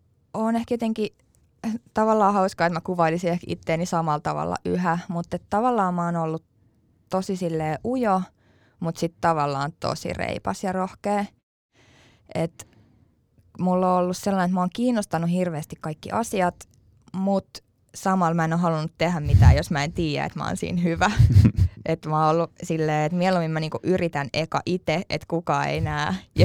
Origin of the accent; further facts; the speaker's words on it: Helsinki, Uusimaa, Finland; oon syntynyt Kätilöopistolla Helsingissä, kasvanut Viikissä. Oikeastaan niin kuin melkein koko niin kuin nuoruusikäni.